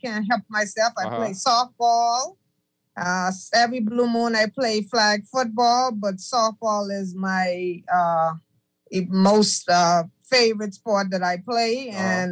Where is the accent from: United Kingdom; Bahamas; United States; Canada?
Bahamas; Nassau, New Providence; My siblings and I were born and bred in Nassau.